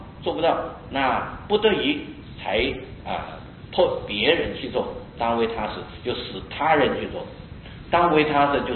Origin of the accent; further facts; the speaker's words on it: Taiwan; 我们台湾人就是喜欢受大佛啊，那么就是大殿大了，他的佛像就要收得很大